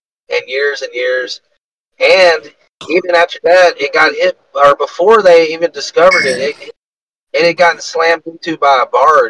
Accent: Memphis, Tennessee, United States; So I grew up in Memphis, Tennessee, right? And I moved out

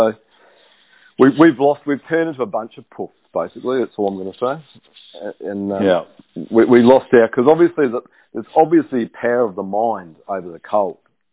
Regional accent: New Zealand; I mean, I grew up in New Zealand. We went to school, you know, crushing ice.

